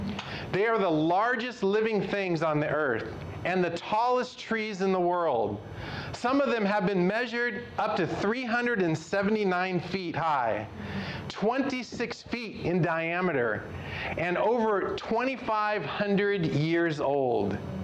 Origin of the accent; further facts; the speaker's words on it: California, United States; I grew up born and raised in California.